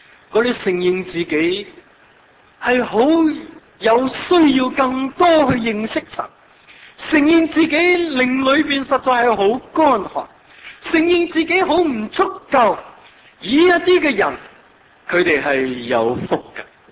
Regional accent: Hong Kong; 如果咧啊，我哋香港人最中意咧就系享受吓

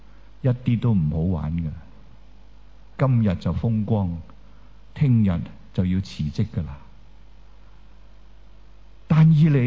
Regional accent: Hong Kong; 我们香港人很明白

